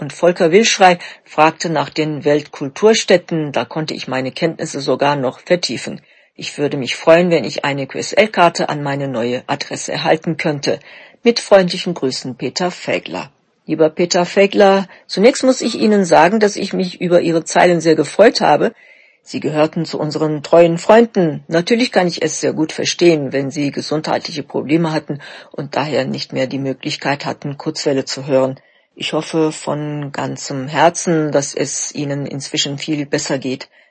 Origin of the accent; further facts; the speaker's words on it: Gaziantep, Turkey; German is a second language; Ich würde nämlich sehr stolz euch meine Heimatstadt Gaziantep zeigen